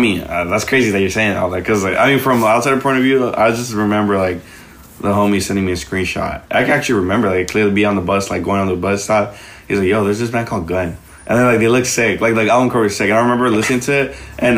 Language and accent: English; Los Angeles, California, United States; I'm from South Central LA, so like everybody loves